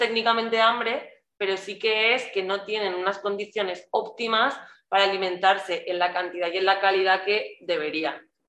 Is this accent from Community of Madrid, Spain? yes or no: yes; Madrid, Community of Madrid, Spain; somos del norte de Madrid, tampoco somos del mismo barrio